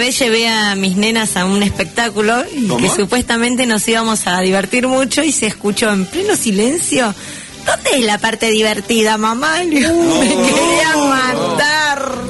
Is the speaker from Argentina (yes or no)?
yes; Córdoba, Argentina; No, yo soy de Córdoba.